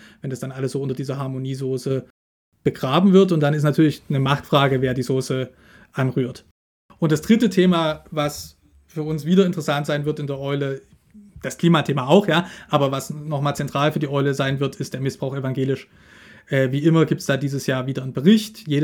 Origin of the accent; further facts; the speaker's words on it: Dresden, Saxony, Germany; zu Gast in Dresden, meiner alten Heimatstadt